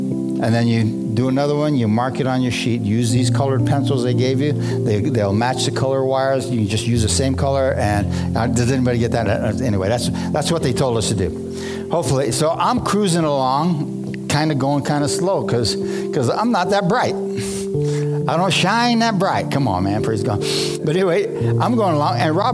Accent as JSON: {"language": "English", "town": "Tucson", "region": "Arizona", "country": "United States", "said": "I'm from Tucson, Arizona."}